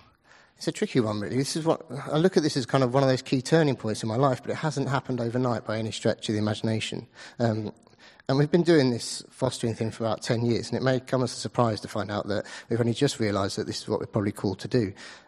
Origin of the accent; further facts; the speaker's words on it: Watford, East of England, United Kingdom; now in Leeds, United Kingdom; I'm originally from Watford, but I've been in Leeds for about 11 years. Live with my wife, Naomi, just across there.